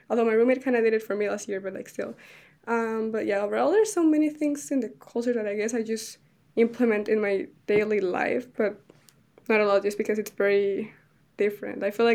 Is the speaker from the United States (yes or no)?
no; Colombia; English is a second language; now in Ottawa, Canada; I am an advertising and marketing communication management student at Algonquin College. I'm from Colombia.